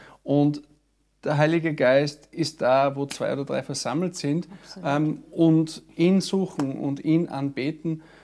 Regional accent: Innsbruck, Tyrol, Austria; Ich bin in einer Gemeinde groß geworden in Innsbruck

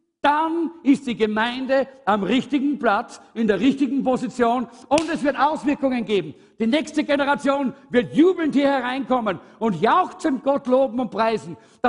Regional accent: Austria; wir sind halt Österreicher und Österreich-Umgebung.

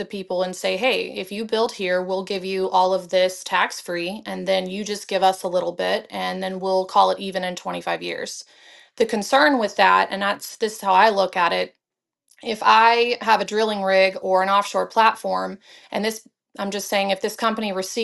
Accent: Louisiana, United States; I grew up in Louisiana. And so it was a huge oil and gas industry at the time when we had a Republican governor.

